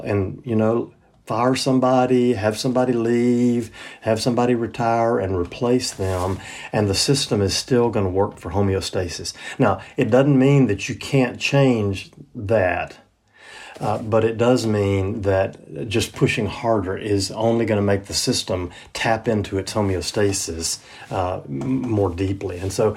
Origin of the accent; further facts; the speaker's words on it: Deep South, United States; Like, I grew up in the Deep South, where work ethic was, you know, like one of the highest values.